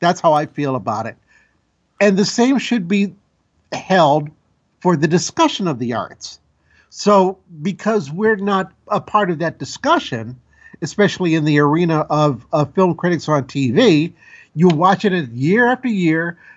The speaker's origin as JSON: {"language": "English", "town": "Los Angeles", "region": "California", "country": "United States", "tie": "born or raised there", "said": "because I grew up in South Central L.A."}